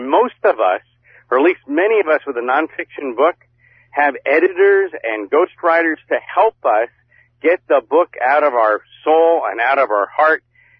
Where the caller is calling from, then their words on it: New York, United States; I'm calling from beautiful Long Island, New York.